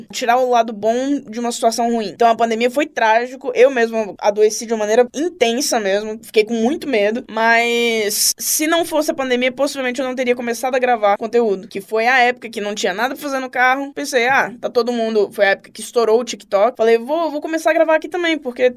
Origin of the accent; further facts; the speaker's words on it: Brasília, Federal District, Brazil; Não, eu sou de Brasília. Vou permanecer aqui.